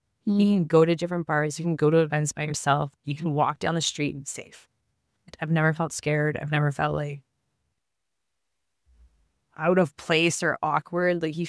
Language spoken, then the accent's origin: English; Toronto, Ontario, Canada; I'm from Toronto